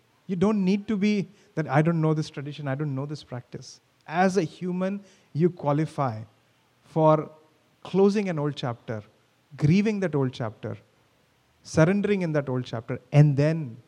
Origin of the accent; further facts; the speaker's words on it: India; moved away; when I would go back to my home country, I would see them there, and I would become that boy that they saw 10, 12 years ago, which left India.